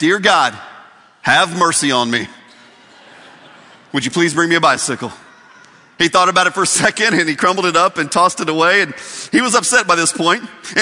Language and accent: English; Indiana, United States; I'm from Indiana, so basketball is a big deal to me.